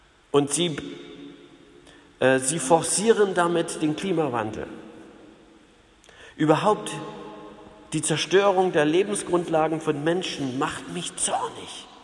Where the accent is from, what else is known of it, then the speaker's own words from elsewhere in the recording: East Germany, Germany; Ich als Ossi, ich möchte nicht, dass mein Leben verplant wird und ich bin in einer Planwirtschaft aufgewachsen.